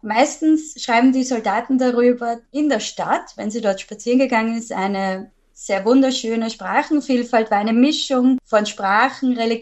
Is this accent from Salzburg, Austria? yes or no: no; Vienna, Austria; Denn ich bin ja aus Wien und hier sind wir gewohnt, überall Kaiser Franz Josef oder König und den Doppeladler zu finden.